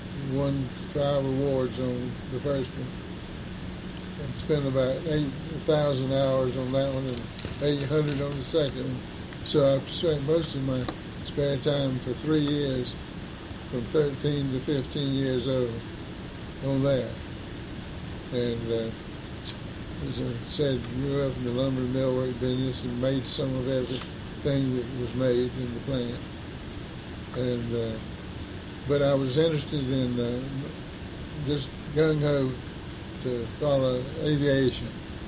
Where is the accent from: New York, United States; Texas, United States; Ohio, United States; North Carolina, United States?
North Carolina, United States; Benson; Benson, North Carolina.